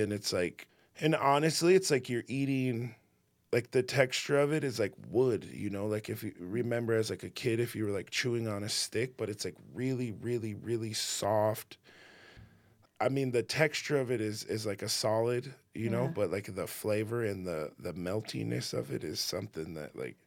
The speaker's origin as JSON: {"language": "English", "region": "South Dakota", "country": "United States", "tie": "born or raised there"}